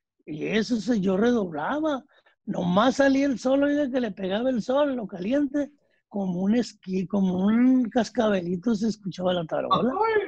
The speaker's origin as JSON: {"language": "Spanish", "town": "Mocorito", "region": "Sinaloa", "country": "Mexico", "said": "porque nosotros somos del Progreso Mocorito, Sinaloa. Cerca de Mocorito."}